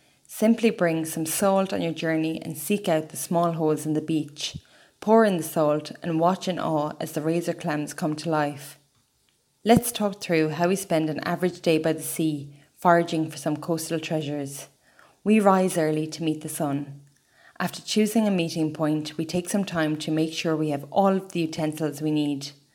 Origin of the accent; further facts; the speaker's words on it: Ireland; I should know, I'm Irish.